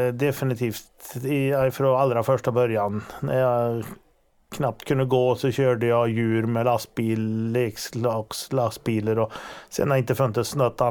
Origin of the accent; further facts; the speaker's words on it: Stöpafors, Sweden; Jag är från Stöpafors, som du sa. Jag har en fru och två barn. 18 och 13 år. Vi bor i en av flyglarna på Stöpafors herrgård då.